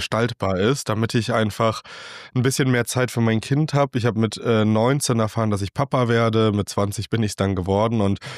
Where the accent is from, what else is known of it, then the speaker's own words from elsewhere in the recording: Leipzig, Saxony, Germany; Ich komme aus Leipzig